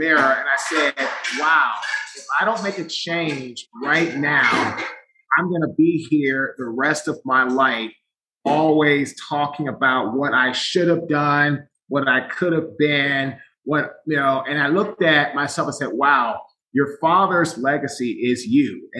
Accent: Washington, District of Columbia, United States; So I'm from Washington, D.C. I went to Howard University in Washington, D.C.

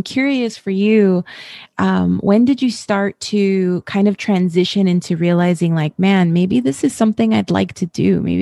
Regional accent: Los Angeles, California, United States; I'm from Southern California, like at Los Angeles.

